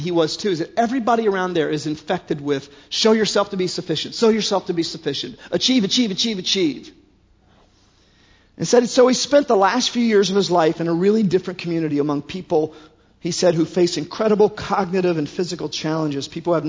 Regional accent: Ohio, United States; but I'll call him Henry because I'm from Ohio.

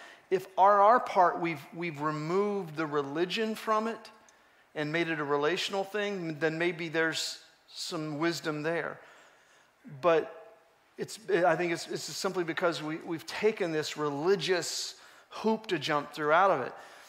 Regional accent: Newark, Ohio, United States; That's how I'm from Newark, Ohio.

